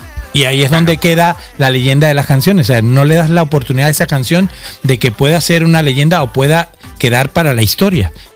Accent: Venezuela; born there; como yo nací en Venezuela, yo también traigo los ritmos latinos.

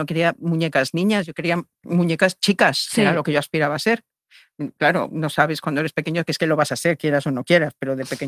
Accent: Mexico; now in Spain; yo nací en México, crecí en México y cuando llegué a España en el 73 no había Barbies

